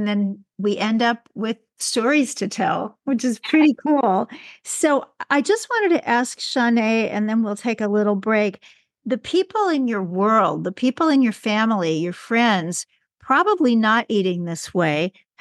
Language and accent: English; Kansas City, United States; Well, I'm also from Kansas City, and it's become such a great town for plant-based eating.